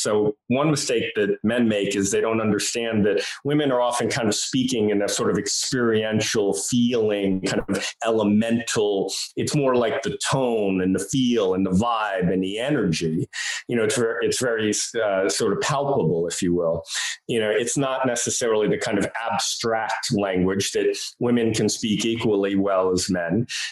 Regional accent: New York, United States; You know, I'm from New York, so I call it life

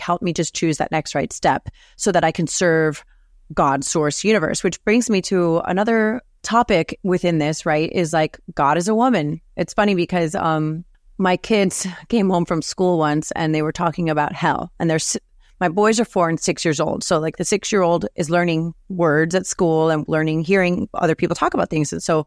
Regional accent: Miami, Florida, United States; moved away as an adult; now in Portland, United States; which I went to school in my hometown of Miami, I packed up my car and I drove across the country from Miami, Florida to Portland, Oregon, right?

